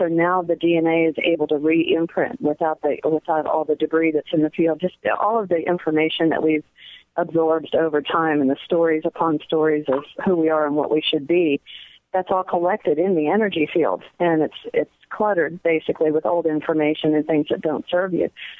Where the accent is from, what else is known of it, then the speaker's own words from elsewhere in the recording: Washington, District of Columbia, United States; now in Oregon, United States; I hail from the East Coast originally, the D.C. area, and I'd been out here a few years